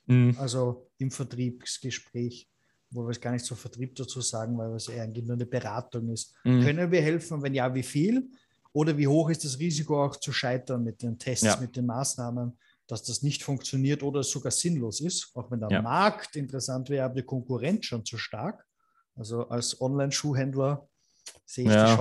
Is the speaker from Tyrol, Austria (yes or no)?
no; Vienna, Austria; also ich als Österreicher, ja, ja, ich als Wiener